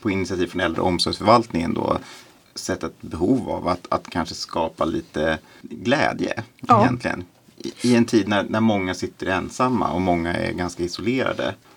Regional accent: Stockholm, Stockholm County, Sweden; Jag är ju född och uppvuxen i Söder.

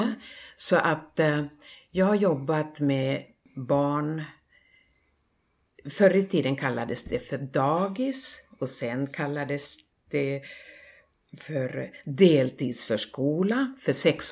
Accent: Muonio, Lapland, Finland; Swedish is a second language; moved away; also born or lived in Rovaniemi; Men jag växte upp i Muonio, där ingenting växte, ingenting som man odlade, förutom potatis förresten.

